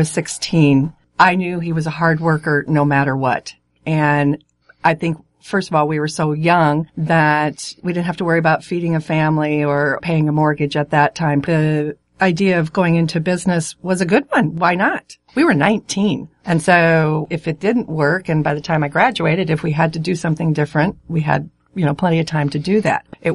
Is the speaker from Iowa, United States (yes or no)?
yes; Quad Cities, Iowa, United States; We're both from the Quad Cities originally.